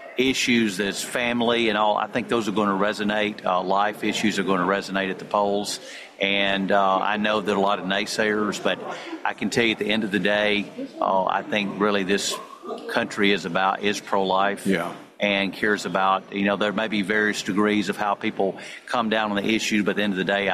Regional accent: Alabama, United States; I'm a delegate from Alabama.

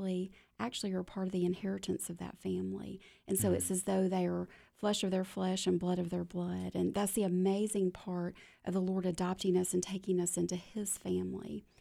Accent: Nigeria; Well, I'm from different places. I was asked where I was from, and I grew up in Nigeria as a missionary kid

